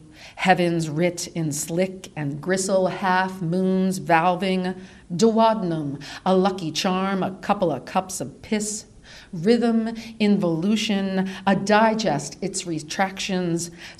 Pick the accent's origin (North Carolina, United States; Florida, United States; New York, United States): New York, United States; now in Washington, United States; I'm from New York, and I always felt like kind of like a fish out of water here.